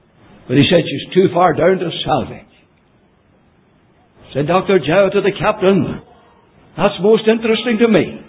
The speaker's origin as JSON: {"language": "English", "town": "Banbridge", "region": "Northern Ireland", "country": "United Kingdom", "tie": "born or raised there", "said": "in that town where I was brought up in Banbridge, 25 miles south of Belfast on the main Dublin line"}